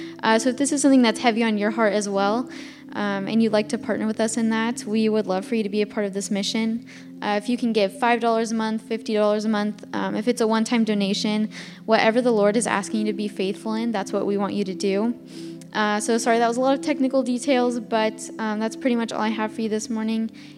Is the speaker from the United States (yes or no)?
yes; Texas, United States; now in Pennsylvania, United States; I'm interning for the Great Samaritan this summer. I came from Texas to Pennsylvania